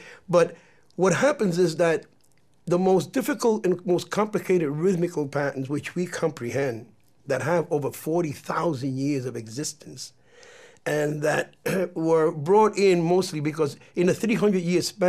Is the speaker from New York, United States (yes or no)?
yes; Bronx, New York, United States; also born or lived in Harlem; back to Harlem where I was born, because I was raised in the Bronx. By the year when I was 5 years old, I was brought to the Bronx by about 1941.